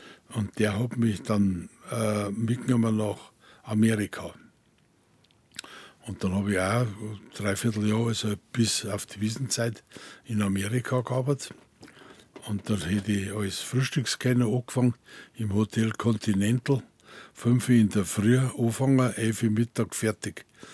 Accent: Bavaria, Germany; ja, man hört es. Ich komme aus Bayern, habe ich gesagt.

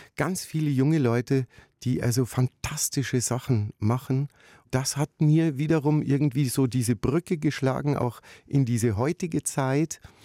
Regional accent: Munich, Bavaria, Germany; Also es ist ja meine Heimatstadt

